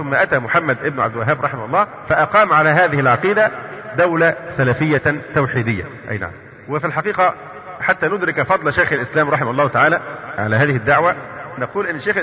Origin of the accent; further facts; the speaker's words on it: Egypt; عندنا في مصر